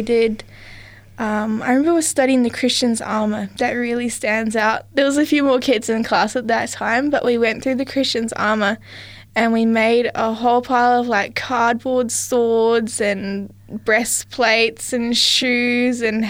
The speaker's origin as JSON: {"language": "English", "region": "Manawatū-Whanganui", "country": "New Zealand", "tie": "born or raised there", "moved": "yes", "said": "I am from New Zealand, so I'm a full Kiwi."}